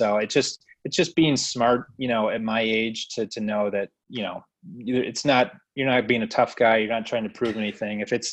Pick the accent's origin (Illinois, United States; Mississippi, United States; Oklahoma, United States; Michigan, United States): Michigan, United States; now in Kentucky, United States; And I'm from Michigan originally, so I'm cold blooded.